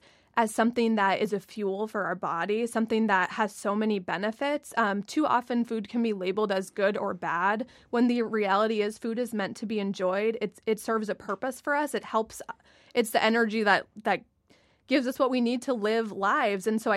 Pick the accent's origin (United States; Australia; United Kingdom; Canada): United States; New Hampshire; I'm from New Hampshire.